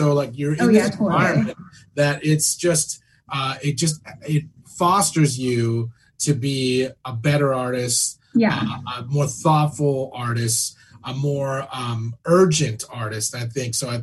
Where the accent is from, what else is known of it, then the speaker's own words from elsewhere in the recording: Arcadia, United States; I'm from here. I'm from Arcadia, which is like, you know, not far from here.